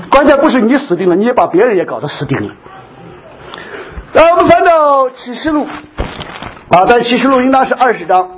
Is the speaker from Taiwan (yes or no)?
no; China; 我们中国人特别是我们大陆来的，